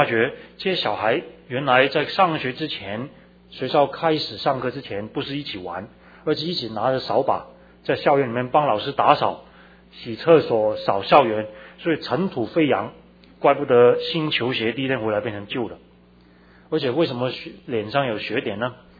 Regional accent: Hong Kong; moved away; 我在香港长大，到台湾读书，到美国读书，也有认同的危机

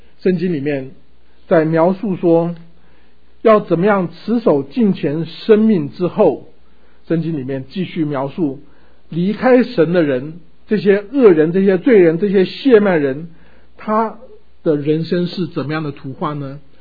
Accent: China; now in United States; 我想我们中国人到美国来开始要学习适应这个环境，适应一个新的社会，新的风俗，新的语言，新的习惯，新的嗜好。

